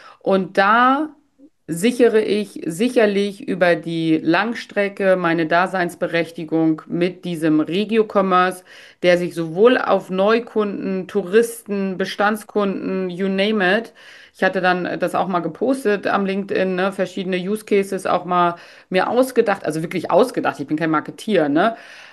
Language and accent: German; Munich, Bavaria, Germany; Zum Bittl, ja, der ist ja wirklich bei uns in München absoluter, also jeder Münchnerin kennt den Bittl.